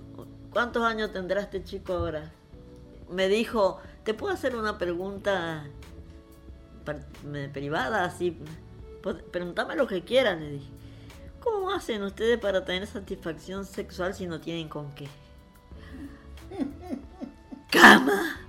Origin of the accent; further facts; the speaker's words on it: Colombia; moved away as an adult; now in Argentina; vinimos de Colombia, estuvimos 5 años en Corrientes.